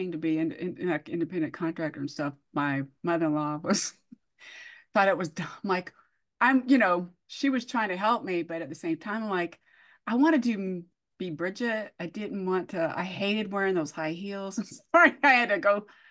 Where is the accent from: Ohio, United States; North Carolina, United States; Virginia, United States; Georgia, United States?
Georgia, United States; Columbus; And I grew up in Columbus, Georgia, which is near, I'm a military brat.